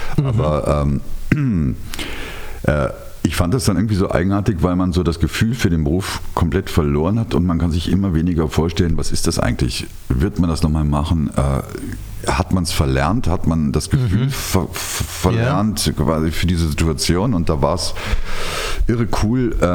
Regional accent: Rhineland, Germany; Ich bin ja Rheinländer und deswegen positiv.

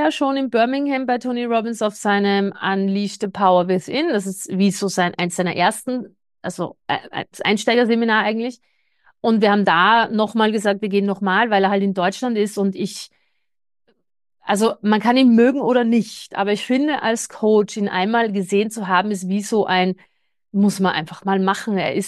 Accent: Austria

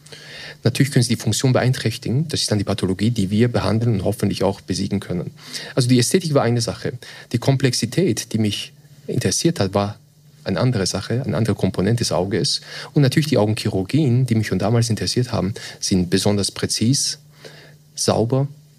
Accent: Vienna, Austria; moved away as an adult; now in Switzerland; ich bin zwar gebürtiger Wiener, Österreicher, aber meine Eltern sind beide Perser aus dem Iran. Ich bin in Wien aufgewachsen, habe mein Medizinstudium in Wien begonnen und dann aber in Lausanne, die Schweiz, beendet.

